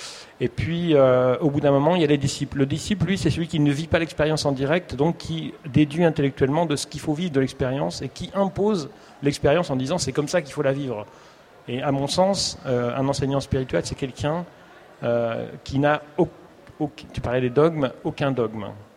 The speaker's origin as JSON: {"language": "French", "region": "Pays de la Loire", "country": "France", "tie": "born there", "said": "Alors moi je suis né en Vendée, comme certaines personnes dans cette salle probablement, parce qu'on n'est pas loin de la Vendée ici. Une région qui est très marquée par la religion."}